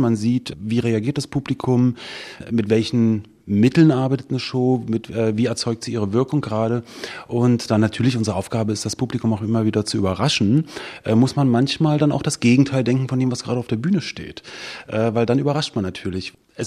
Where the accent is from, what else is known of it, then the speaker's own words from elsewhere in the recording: Potsdam, Brandenburg, Germany; Ich bin in Potsdam geboren, ich bin auch in Potsdam zur Schule gegangen, ich bin aber Geltor.